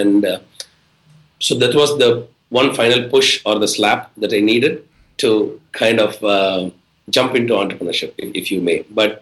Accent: India; also born or lived in Austin, United States; I was working in Austin, Texas, and I was moving back to India.

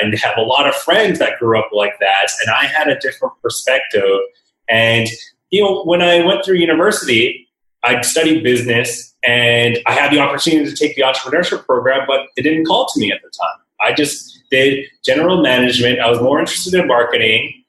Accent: Golden, British Columbia, Canada; I grew up in the Rocky Mountains of Canada, just beside a small town called Golden of 4,000 people.

